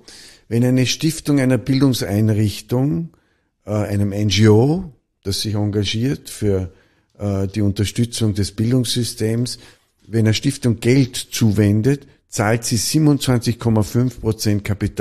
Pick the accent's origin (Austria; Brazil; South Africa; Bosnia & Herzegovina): Austria; Nüziders, Vorarlberg; habe bei der Blasmusik in Vorarlberg, in einem Dorf in Nützidas, wo ich aufgewachsen bin, gespielt.